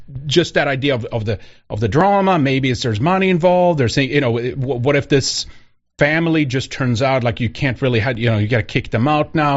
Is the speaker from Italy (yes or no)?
no; Sweden; English is a second language; where I grew up in Sweden, even a socialist country